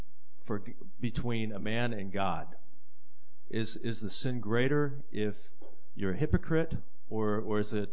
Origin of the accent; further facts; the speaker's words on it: Nevada, United States; I'm from Nevada.